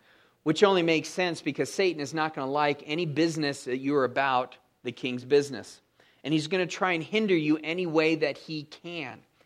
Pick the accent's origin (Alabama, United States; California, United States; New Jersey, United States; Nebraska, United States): California, United States; San Diego; Now, I grew up in San Diego, so I know the ocean really well.